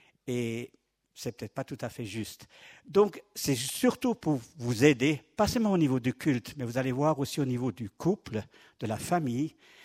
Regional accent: France; je suis français, frontalier, pardon

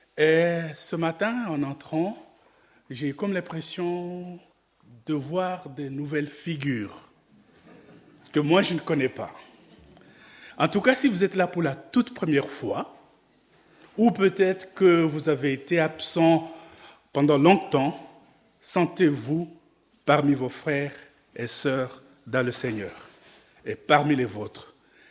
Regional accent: Aoumba, DR Congo; born there; je suis né à Aoumba

